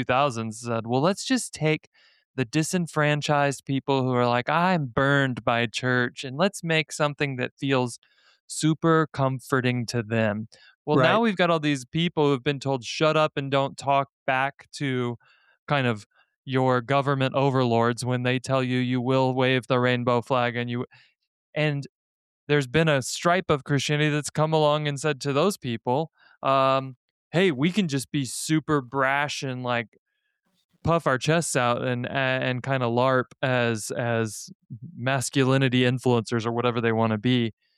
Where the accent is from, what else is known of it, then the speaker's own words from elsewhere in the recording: Utah, United States; there's been a lot of talk about my home state of Utah